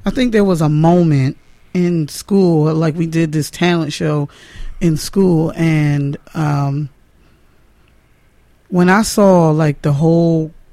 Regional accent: Danbury, Connecticut, United States; Danbury, Connecticut.

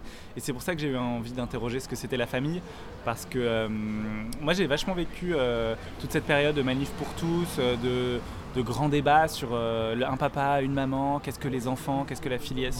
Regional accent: Dijon, Bourgogne-Franche-Comté, France; Je connaissais rien, je venais de Dijon, de ma campagne, de ma ferme.

